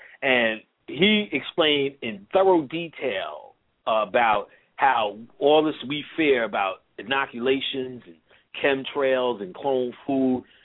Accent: Queensbridge, New York, United States; And it only doesn't resonate with me because I grew up in Queensbridge.

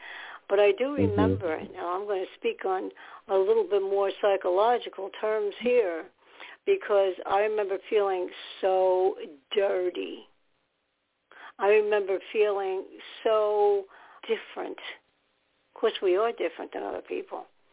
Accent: New York City, New York, United States; Okay, I lived in New York. I was born in New York.

